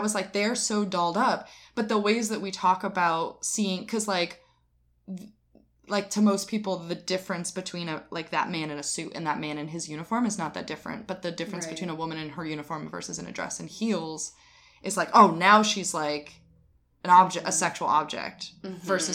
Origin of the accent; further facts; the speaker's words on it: Springfield, Massachusetts, United States; I'm from Springfield, which is where basketball was invented by James Naismith.